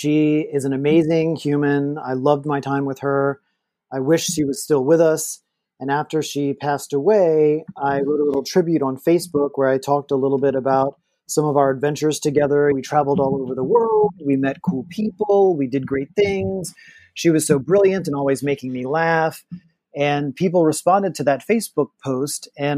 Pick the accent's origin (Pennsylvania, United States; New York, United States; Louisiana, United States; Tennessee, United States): Louisiana, United States; now in Los Angeles, United States; I'm from Louisiana. We were poor growing up, and I found myself in Los Angeles